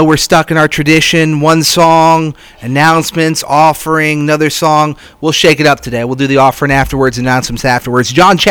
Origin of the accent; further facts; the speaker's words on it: New Hampshire, United States; I remember when I was growing up in New Hampshire, the church I grew up in was an old late 17, early 1800s church building.